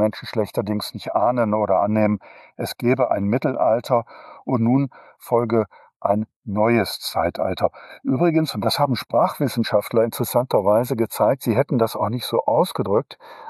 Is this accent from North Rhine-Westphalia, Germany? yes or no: yes; Düsseldorf, North Rhine-Westphalia, Germany; now in Trier, Germany; Ich komme ursprünglich tatsächlich aus dem Rheinland, bin gebürtiger Düsseldorfer und bin 2012 nach Trier gekommen